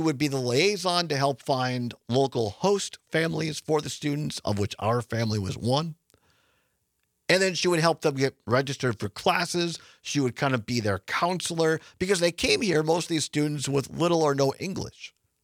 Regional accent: Wisconsin, United States; And I think that anybody who was a part of this program in my hometown or other places, it was other places in Wisconsin as well, other two-year campuses, Rice Lake, for instance, Marathon, Wausau, Fox Valley, that we as Wisconsinites learned

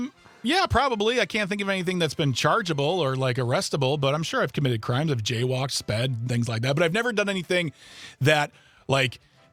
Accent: Waukesha, Wisconsin, United States; moved away as an adult; I was born and raised in Waukesha, Wisconsin, which for those who don't know is about 20 minutes west of Milwaukee. I was born and raised there until I was 19 years old.

